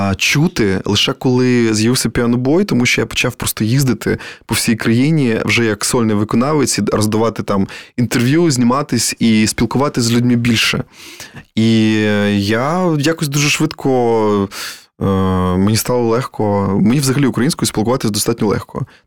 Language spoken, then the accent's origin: Ukrainian; Vinnytsia, Vinnytsia Oblast, Ukraine; я з Вінниці. І в Вінниці всі говорили або російською, або на суржику. Мені дуже пощастило, що в мене була бабушка Ніна, яка прекрасно спілкувалася українською